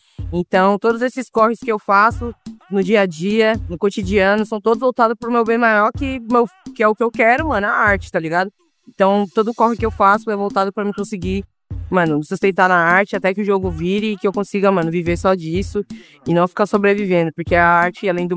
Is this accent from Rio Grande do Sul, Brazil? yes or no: no; Taboão da Serra, São Paulo, Brazil; TDS é de Taboão da Serra, onde eu fui nascida e criada. Vivi minha infância inteira no Taboão.